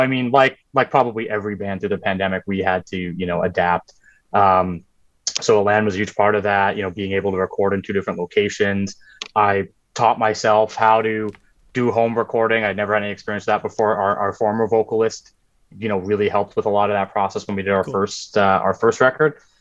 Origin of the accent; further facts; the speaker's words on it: Toronto, Ontario, Canada; also born or lived in Winnipeg; So I'm born and raised in Toronto. I lived in Winnipeg.